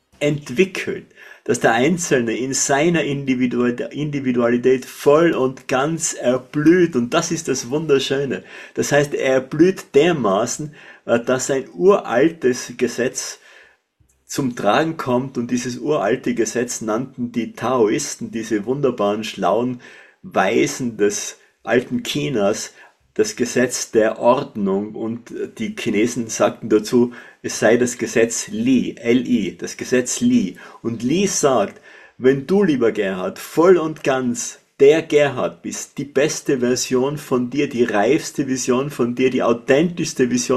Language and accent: German; Tyrol, Austria; accent: Tyrolean; Und meine Stimme macht klar, ich bin Tiroler